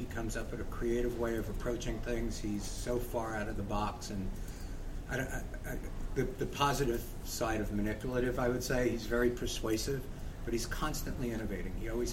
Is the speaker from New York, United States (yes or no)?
yes; New York, United States; I'm a New Yorker. I'm a piano player.